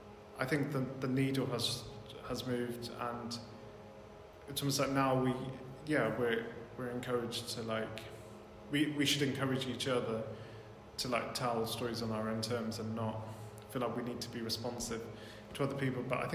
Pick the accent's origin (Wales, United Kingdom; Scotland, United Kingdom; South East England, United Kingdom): South East England, United Kingdom; Littlemore; because I grew up in Littlemore and like felt like I was apart.